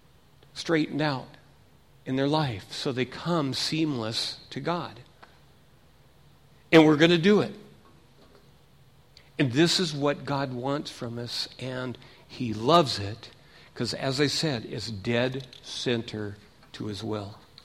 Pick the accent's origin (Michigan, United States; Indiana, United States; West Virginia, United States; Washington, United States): Washington, United States; Seattle; I was raised in Seattle